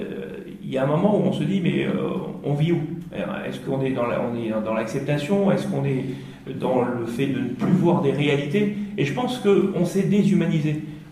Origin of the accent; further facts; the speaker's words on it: France; J'ai grandi en France, j'ai fait mes études en France. J'ai un esprit français